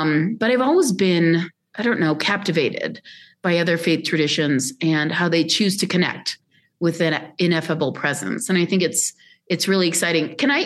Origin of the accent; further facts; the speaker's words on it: Pakistan; When I grew up in Pakistan, you know, I've told people that my memory as a child is I was awoken every morning by the call to prayer at dawn.